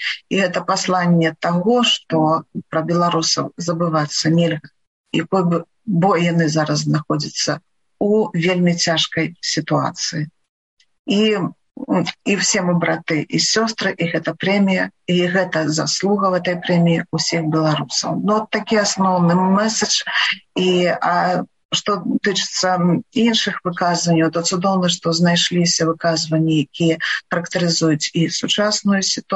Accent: Loyew, Gomel Region, Belarus; born there; Я нарадзілася ў Лоеве, та самае лепшае месца не только в Беларуси, а на земле.

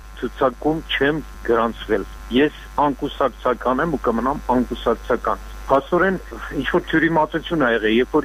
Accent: Yerevan, Armenia; ես ազատ երևանցի եմ

